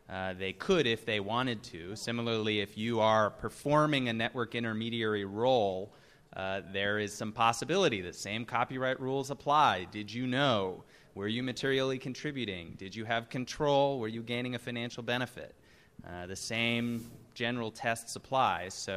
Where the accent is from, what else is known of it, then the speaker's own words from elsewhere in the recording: United States; I'm just an American lawyer, right?